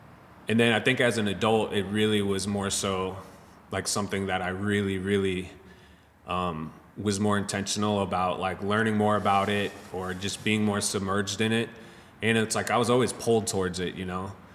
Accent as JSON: {"language": "English", "town": "Wentzville", "region": "Missouri", "country": "United States", "tie": "born or raised there", "said": "Like, I went to where I grew up out in Wentzville."}